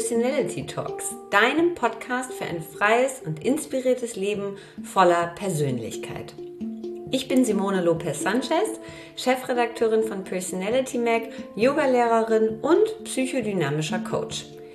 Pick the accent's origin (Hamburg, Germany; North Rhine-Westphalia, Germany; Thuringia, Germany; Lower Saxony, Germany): Hamburg, Germany; in Hamburg in Winterhude, meiner alten Heimat.